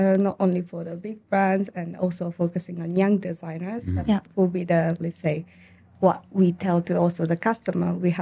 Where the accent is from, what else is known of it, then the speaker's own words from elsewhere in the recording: Japan; English is a second language; but I grew up in Japan.